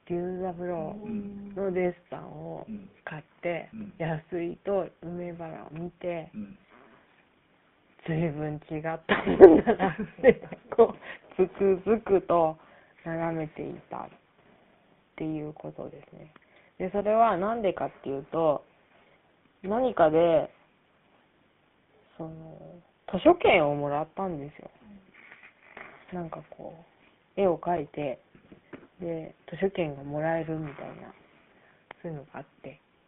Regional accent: Yokohama, Kanagawa, Japan; ここは、うちの実家で、横浜市にある、私の実家になります。

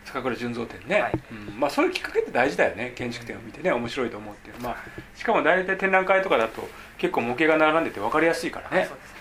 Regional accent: Kansai, Japan; moved away; 僕関西出身だから東京来たばっかりの時によく慣れてなかったんだよ、東京ね

